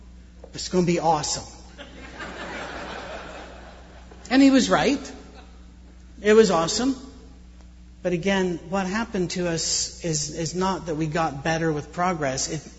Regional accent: Scotland, United Kingdom; Even though I'm a cynic because I'm Scottish

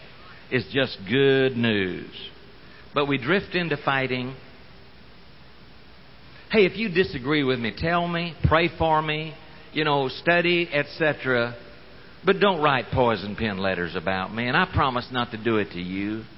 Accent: Oklahoma, United States; we're from Oklahoma here.

